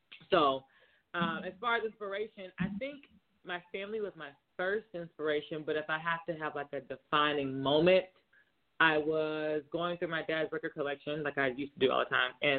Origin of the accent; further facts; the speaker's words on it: Georgia, United States; now in Dallas, United States; So I'm from Georgia, I live in Dallas, and I'm quarantining with my family in Alabama.